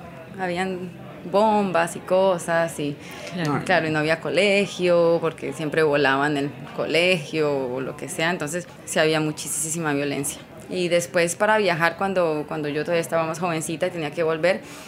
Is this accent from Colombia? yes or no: yes; Victoria, Colombia; Pero en mi pueblito era un desastre.